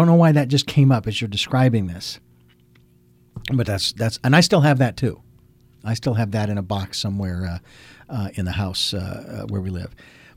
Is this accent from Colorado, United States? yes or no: no; Phoenix, Arizona, United States; now in Santa Barbara, United States; I didn't grow up with it because I grew up in Phoenix. Who has a fireplace in Phoenix, you know?